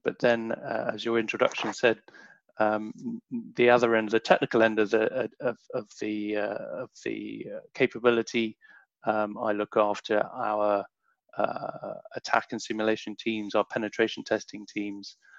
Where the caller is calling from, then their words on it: London, United Kingdom; I am in Southwest London.